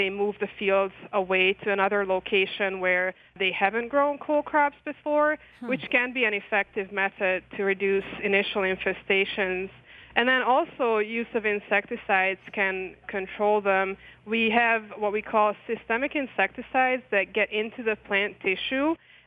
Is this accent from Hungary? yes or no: yes; Hungary; moved away as an adult; I'm from Hungary, and so I studied horticulture in Hungary